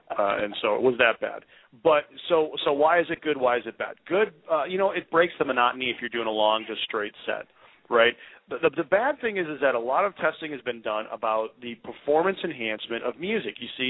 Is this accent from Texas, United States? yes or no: no; Minnesota, United States; But we talked a long time ago about how just being a Minnesotan is a sport in of itself, and it's like a tough sport, right?